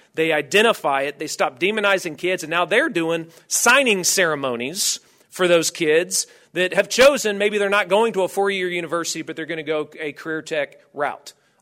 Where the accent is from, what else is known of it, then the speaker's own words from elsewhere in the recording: Oklahoma, United States; I'm from Oklahoma, because I'm proud to be an Oklahoman.